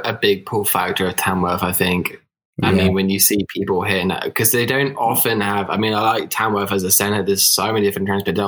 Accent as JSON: {"language": "English", "country": "Germany", "tie": "born or raised there", "said": "I grew up in Germany."}